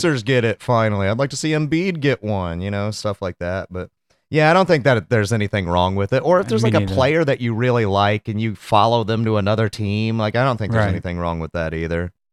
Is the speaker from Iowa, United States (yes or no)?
yes; Iowa, United States; Yeah, I'm from Iowa here, new to the fan, Fever fan.